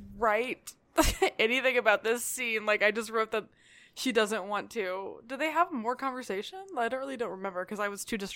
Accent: the South, United States; I'm a Southerner. I think it's funny when people drag us occasionally.

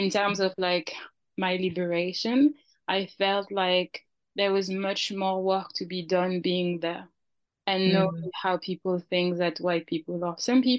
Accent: France; also born or lived in Africa; growing up in France, even though I tried to learn at some point, I didn't really know better. So it wasn't until I got to Africa that I really learned how much I could do with my hair.

